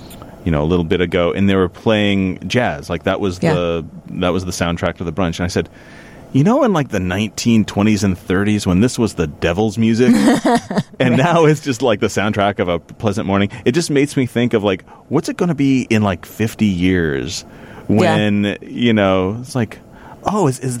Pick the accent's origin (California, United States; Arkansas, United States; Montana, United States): Montana, United States; Billings; And I'm from Billings, Montana.